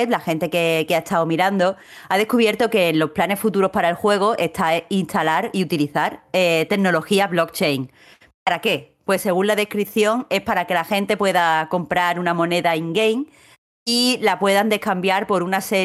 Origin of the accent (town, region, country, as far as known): Andalusia, Spain